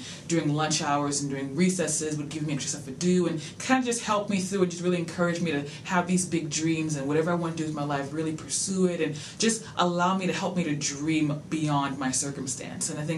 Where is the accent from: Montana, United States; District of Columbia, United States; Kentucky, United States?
District of Columbia, United States; Washington; and I come from Washington, D.C.